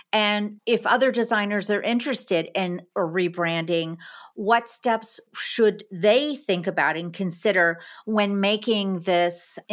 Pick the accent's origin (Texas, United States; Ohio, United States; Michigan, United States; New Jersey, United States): New Jersey, United States; Freehold; So I grew up in Freehold in a ranch.